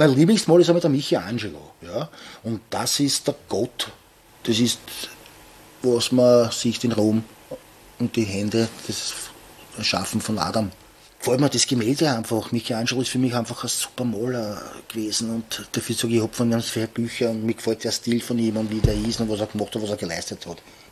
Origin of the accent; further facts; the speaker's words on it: Vienna, Austria; weil ich bin ja auch in Oschbahn aufgewachsen